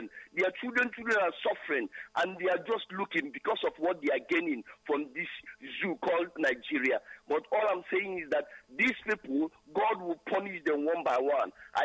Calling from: Germany

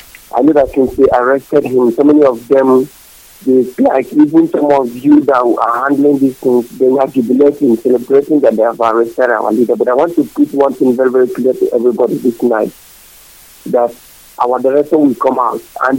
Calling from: Aba, Abia, Nigeria; Yes, I am calling you from Aba.

